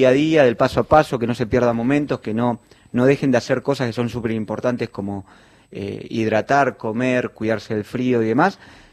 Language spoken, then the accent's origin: Spanish; Argentina; Soy de acá, de Argentina